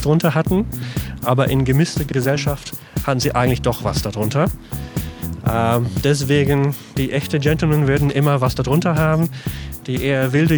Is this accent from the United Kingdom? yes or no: yes; Scotland, United Kingdom; German is a second language; Und das trägt man mit Vergnügen als stolze Schotte und sieht immer gut aus, finde ich.